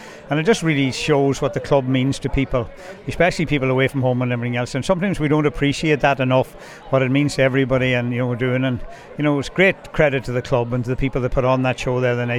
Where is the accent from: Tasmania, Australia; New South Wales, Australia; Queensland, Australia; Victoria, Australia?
New South Wales, Australia; Kilcare; I'm so proud that I ended up growing up in Kilcare, and that mum and dad ended up coming back from England and living here